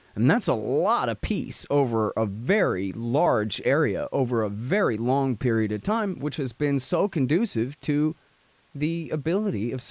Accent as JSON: {"language": "English", "region": "Texas", "country": "United States", "said": "and I'm from Texas, so maybe, well, I think this is pretty much the same everywhere, right?"}